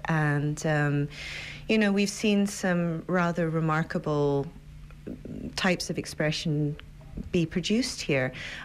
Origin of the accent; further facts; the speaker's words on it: Scotland, United Kingdom; but I'm Scottish.